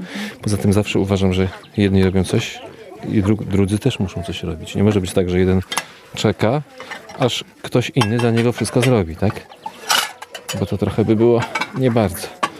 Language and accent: Polish; Puławy, Lublin Voivodeship, Poland; Jestem z Puław, województwo lubelskie.